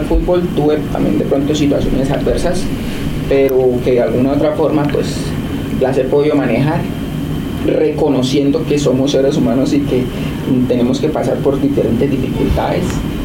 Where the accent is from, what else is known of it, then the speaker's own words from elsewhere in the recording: Bucaramanga, Santander, Colombia; also born or lived in Bogotá; soy de aquí, a la ciudad de Bucaramanga. Nací en Bogotá, pero toda mi vida aquí crecí, aquí me formé, no solo como persona, sino como deportista también.